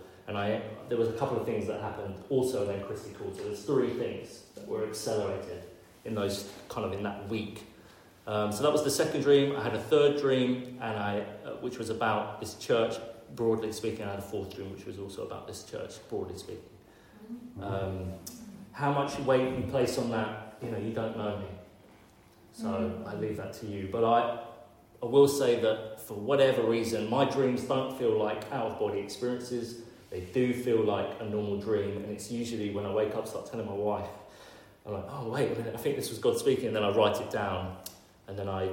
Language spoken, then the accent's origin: English; London, United Kingdom; growing up in London